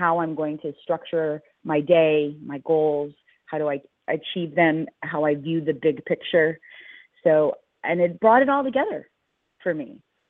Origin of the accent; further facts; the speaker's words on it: Louisiana, United States; I grew up in the South, so small town and, yeah, Louisiana.